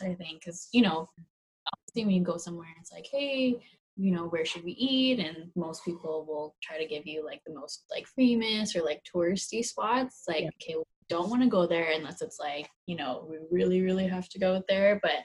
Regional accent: Winnipeg, Manitoba, Canada; now in Toronto, Canada; Well, you know, I'm from Winnipeg, so I'm never gonna get moved out.

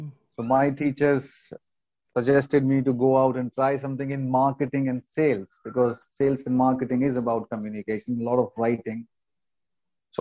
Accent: India; Yeah, it's a funny story, because I grew up in India, and we are fascinated by films

